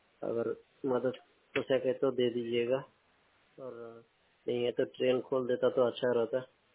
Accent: West Bengal, India; now in Tamil Nadu, India; Waste Bengal से। पहले मेरा गांव है वेस्ट बंगाल, लेकिन अभी मैं तमिलनाडु में हूँ, मदली पलियम सिक्को में, 641606 पिन कोड नंबर है यहाँ का, तमिलनाडु का।

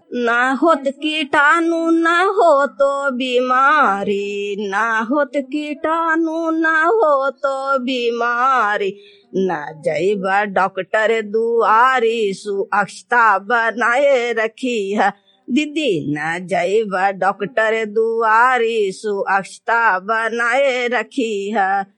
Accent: Narsanda, Bihar, India; मैं चंडी ब्लॉक के नरसंडा गांव की रहने वाली हूँ।

